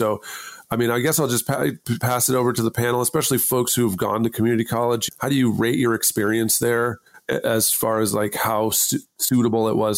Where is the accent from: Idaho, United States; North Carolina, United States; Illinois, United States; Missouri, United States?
Idaho, United States; I went to Boise State. I'm from Idaho. My parents went to Boise State. It was the local school